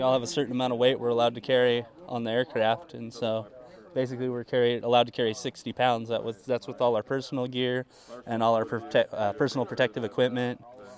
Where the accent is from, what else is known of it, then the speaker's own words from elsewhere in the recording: Mariposa, California, United States; I'm from Mariposa.